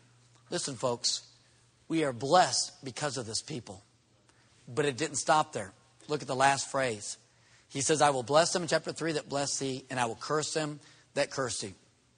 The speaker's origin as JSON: {"language": "English", "country": "United States", "said": "I'm glad I'm an American, and I'm glad we have the freedoms we do."}